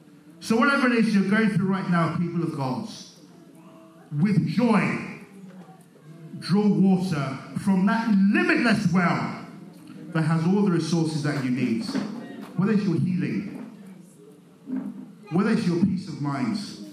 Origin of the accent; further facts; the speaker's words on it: Nigeria; Like I say, growing up in Nigeria, we've looked for water in the past and we go to some wells and the wells are dry.